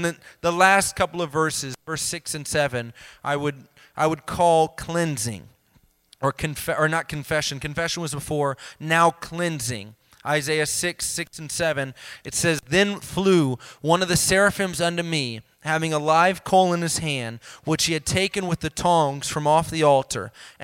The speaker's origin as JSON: {"language": "English", "town": "Elkhart", "region": "Indiana", "country": "United States", "said": "I'm from Elkhart, Indiana, and we would always play in that basketball tournament"}